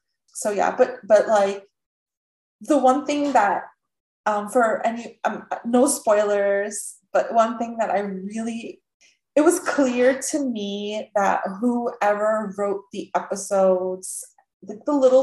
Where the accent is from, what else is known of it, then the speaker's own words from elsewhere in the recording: North India, India; I'm not South Indian, so it explains why I wouldn't have known that. I am North Indian